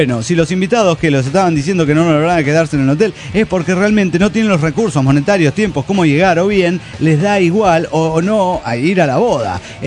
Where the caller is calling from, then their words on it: Santa Rosa, La Pampa, Argentina; de Santa Rosa, La Pampa. Estoy en la fila del banco temprano.